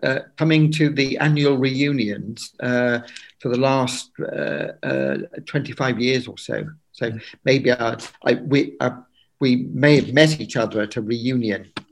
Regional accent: Hendon, London, United Kingdom; I was born in London, northwest London, in 1949, which is going back a bit, and I lived in Hendon. In all of that area, there was a strong Roman Catholic community of Irish origin, needless to say.

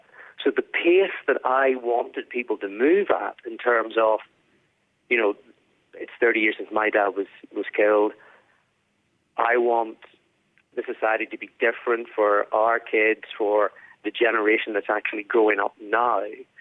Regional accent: Northern Ireland, United Kingdom; growing up in Northern Ireland at that time.

